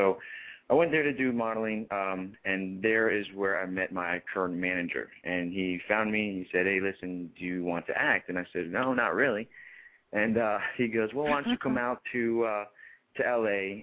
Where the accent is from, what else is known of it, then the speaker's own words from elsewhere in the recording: Austin, Texas, United States; born there; also born or lived in Fort Lauderdale, Florida / Augusta, Georgia; I was born in Austin, Texas. Then I moved to Fort Lauderdale, Florida. I was there for about 7 years.